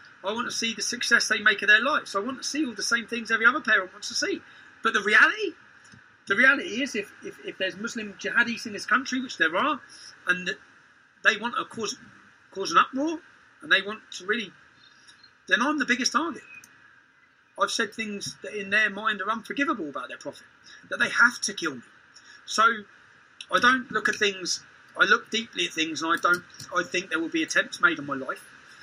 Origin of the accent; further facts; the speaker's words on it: England, United Kingdom; I have a duty not just as a father, but as an Englishman.